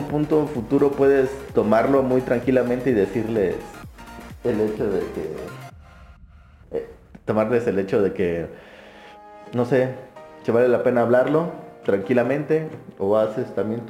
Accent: Mexico; Te recuerdo que soy de México, la nuez.

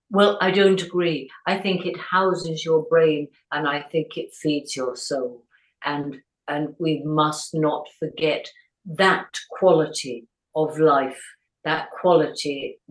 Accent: East of England, United Kingdom; born there; I was born in Hertfordshire. I was born in cosy, middle class, red velvet curtains.

